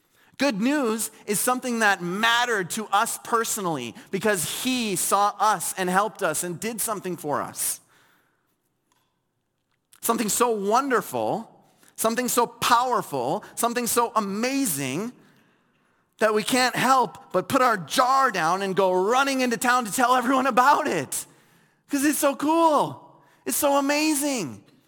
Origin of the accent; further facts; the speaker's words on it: Fargo, North Dakota, United States; Okay, so I grew up in Fargo, North Dakota, and I was very privileged.